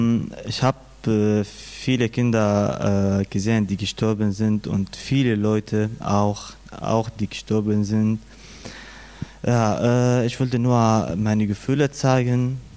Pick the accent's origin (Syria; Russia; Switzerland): Syria; German is a second language; moved away as an adult; now in Germany; ich komme aus Syrien und bin 21 Jahre alt. Und seit 3 Jahren bin ich in Deutschland